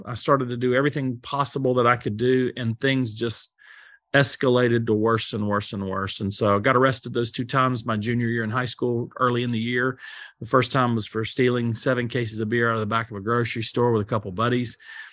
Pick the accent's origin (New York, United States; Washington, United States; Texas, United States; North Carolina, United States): North Carolina, United States; I'm from North Carolina, and I come from blue collar, middle class, maybe even lower middle class-ish, something like that, roots.